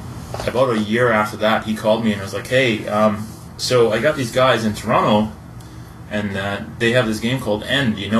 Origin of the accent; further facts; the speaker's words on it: Netherlands; I basically worked in Holland. I grew up in Holland